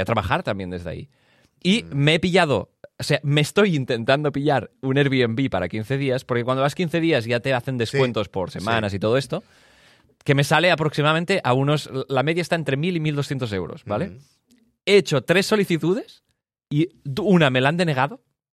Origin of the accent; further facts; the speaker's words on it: France; Es que yo soy de Francia y soy más de pueblecitos que de ciudades